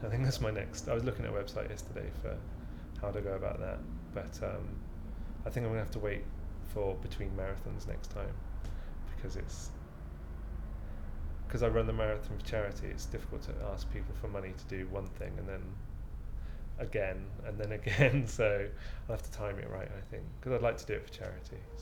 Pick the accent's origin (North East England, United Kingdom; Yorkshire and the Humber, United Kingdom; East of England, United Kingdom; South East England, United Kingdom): South East England, United Kingdom; Aldershot; born there; I lived in the Siren System most of my life, but I was born in Aldershot, which is a army barrack town. So my dad was in the army and my mum was from an army family.